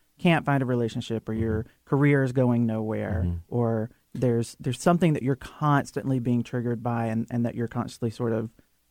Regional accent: Alabama, United States; Well, for me, you know, growing up in Alabama, as a young kid in the early 80s

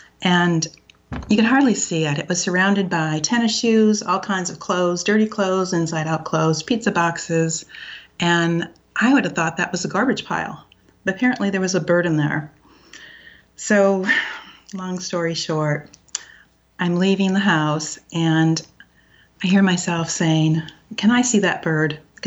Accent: Michigan, United States; When I was growing up in Michigan, we had, you know, dogs and cats and hamsters and turtles and all kinds of animals

